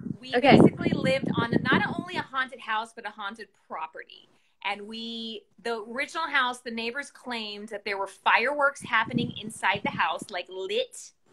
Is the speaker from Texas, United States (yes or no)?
yes; Texas, United States; Okay, pero like, I'm from Texas, and in the summers, my parents would summer in West Texas near Lubbock